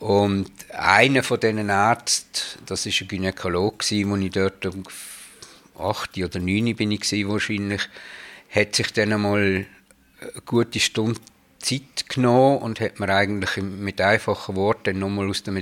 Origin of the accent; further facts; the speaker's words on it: Bern, Switzerland; Ich bin in Bern geboren und bin hier gerade vis-à-vis an der ganzen Strasse aufgewachsen.